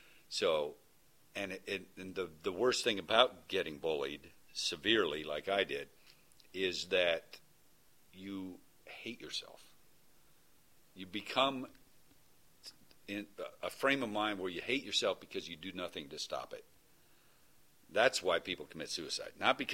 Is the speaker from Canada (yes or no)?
no; Marshall Islands; in the Marshall Islands.